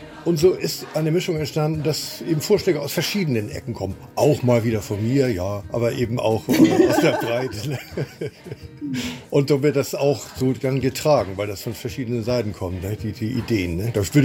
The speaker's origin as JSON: {"language": "German", "region": "Hamburg", "country": "Germany", "tie": "born or raised there", "said": "Ich bin ja gebürtiger Hamburger."}